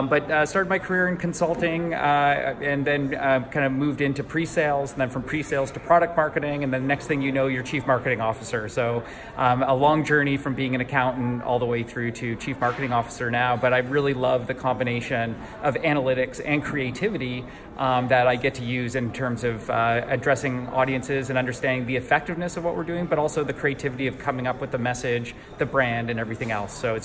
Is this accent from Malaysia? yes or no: no; Ontario, Canada; now in California, United States; I'm originally Canadian, so I grew up in Northern Ontario, north of Toronto. So it got pretty cold up there, minus 30 Celsius for those of you that are keeping track. I don't plan on going back. I now live in California